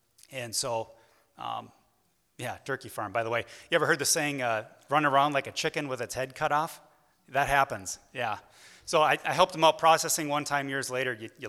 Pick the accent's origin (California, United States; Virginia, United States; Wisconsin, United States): Wisconsin, United States; Webster; born there; So I was born at home in Webster, Wisconsin.